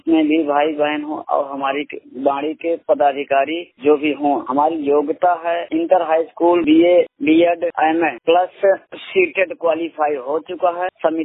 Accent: Banda, Uttar Pradesh, India; मैं बांदा उत्तर प्रदेश का मूल निवासी हूँ

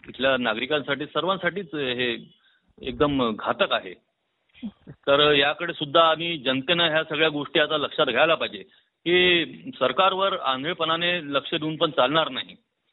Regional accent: Maharashtra, India; आता मी विदर्भाचा आहे त्यामुळे सांगतो तुम्हाला

